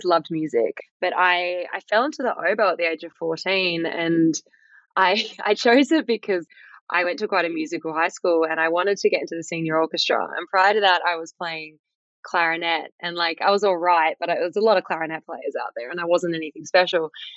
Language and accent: English; South Fremantle, Western Australia, Australia; I grew up in South Fremantle and I spent most of my time outside, a lot of time on the beach, a lot of time climbing trees.